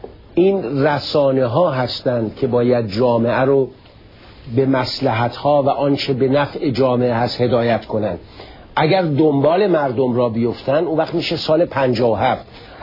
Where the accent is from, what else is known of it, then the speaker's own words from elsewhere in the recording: Iran; moved away as an adult; من واقعا به عنوان یک ایرانی که از یک کشور استبداد زده اومدم اینجا